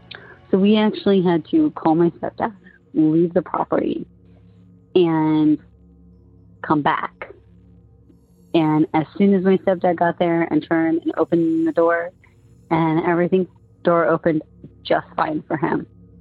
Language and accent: English; Arizona, United States; I am from Arizona, but my ghost story does not take place in Arizona.